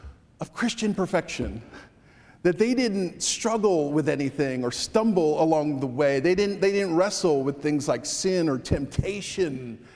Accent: Connecticut, United States; Confirmation Sunday at the church where I grew up in Connecticut

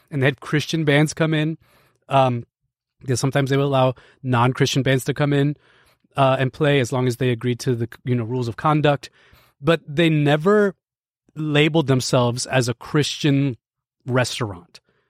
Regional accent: Lebanon, Pennsylvania, United States; There's one where I grew up in Lebanon, Pennsylvania, but they call themselves a restaurant

